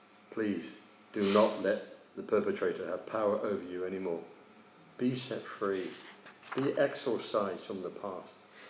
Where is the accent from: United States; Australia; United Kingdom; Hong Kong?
United Kingdom; I said, I'm British.